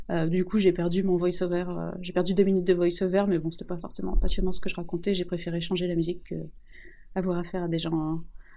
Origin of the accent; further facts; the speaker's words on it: France; Oui, je suis française.